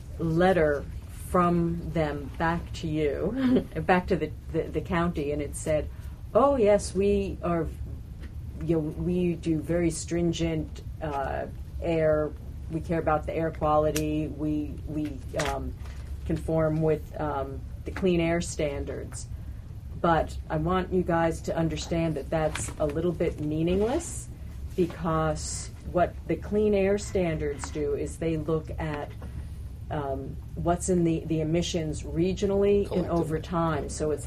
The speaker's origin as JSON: {"language": "English", "town": "North Salem", "region": "New York", "country": "United States", "said": "I'm from North Salem, and there's a compressor station near us"}